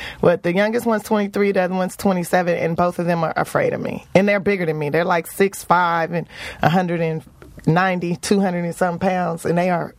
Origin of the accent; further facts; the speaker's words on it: Los Angeles, California, United States; I grew up in South Central Los Angeles on 54th and Western.